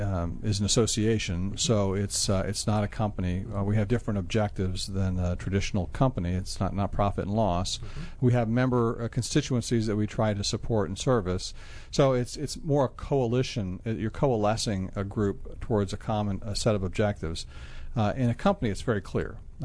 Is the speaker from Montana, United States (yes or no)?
no; Groton, Connecticut, United States; born there; Well, I was born in New England, in Groton, Connecticut.